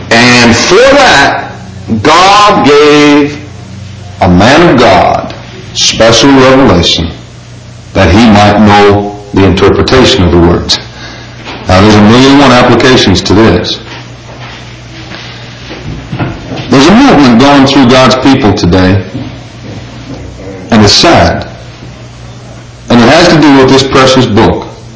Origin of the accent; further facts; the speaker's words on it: England, United Kingdom; because I'm English, and I probably even pronounced them wrong.